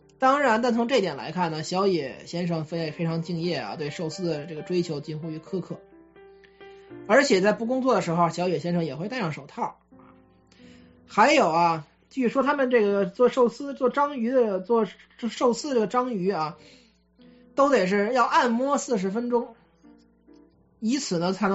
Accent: Beijing, China; 我小时候在北京啊，就在北京一个八大楼之一啊

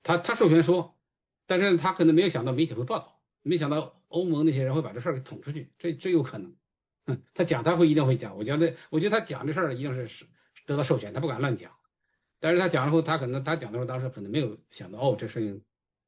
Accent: Dalian, Liaoning, China; 我是因为我是大连人，我在大连我们接触过很多，就是说俄罗斯人

